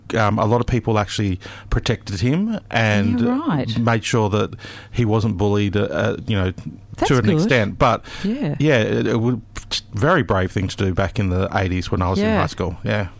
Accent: New South Wales, Australia; I grew up in New South Wales

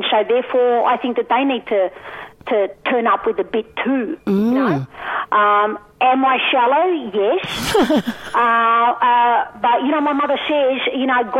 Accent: Broadmeadows, Victoria, Australia; accent: half Yobbo, half my parents; My accent's from Broadmeadows. What do you reckon? Nah, come on, my accent is half Yobbo, half my parents.

